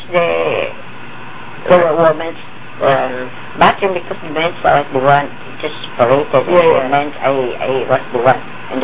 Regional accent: Philippines; first language Tagalog; English is a second language; So I talked to them as a Filipino, Tagalog.

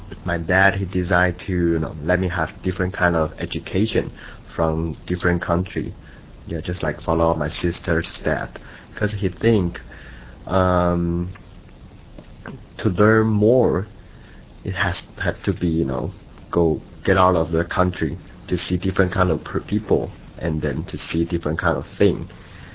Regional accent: Taiwan; English is a second language; now in United States; I think maybe because I was grew up from Taiwan. Yeah, the land is so small, so the landscape is not really changing that much. So after I came to United States

